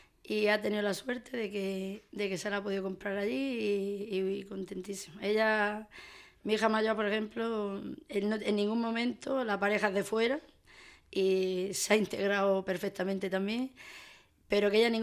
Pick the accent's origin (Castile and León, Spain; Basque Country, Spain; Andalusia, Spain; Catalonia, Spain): Andalusia, Spain; Las Norias; Mi madre es de las Norias y yo me crié en las Norias, uh-huh, y sigo en las Norias. Y bueno, mi padre es de Granada, pero que bueno, mi padre prácticamente está toda la vida en las Norias también.